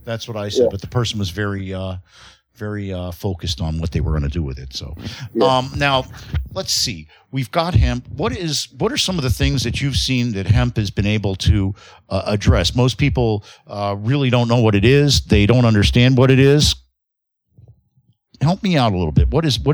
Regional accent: Florida, United States; Yeah, I understand. I grew up here in Florida.

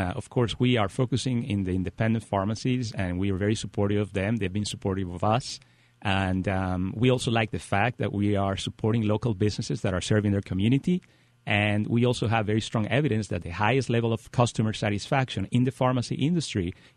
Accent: Colombia; No, actually, I'm originally from Colombia, but the past 15 years, I've spent my time working in Europe, South America, and the U.S.

